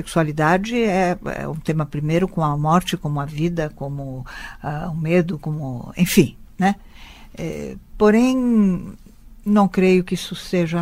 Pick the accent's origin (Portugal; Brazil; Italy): Italy; porque eu, sendo italiana, nasci na África.